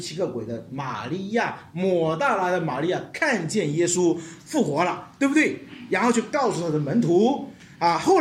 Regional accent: Hunan, China; 我们家乡有一个地方，有一座山很出名的，叫苏仙岭哈

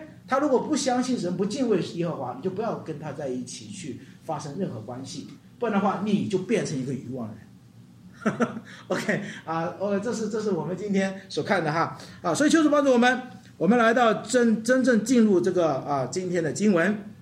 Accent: China; 我们中国人叫格言或者寓言或者比喻

